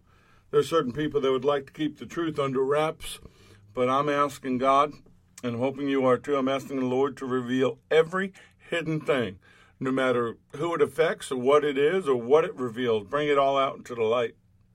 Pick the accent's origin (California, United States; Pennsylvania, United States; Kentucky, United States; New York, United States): New York, United States; New York City; But I'm still a New Yorker at heart.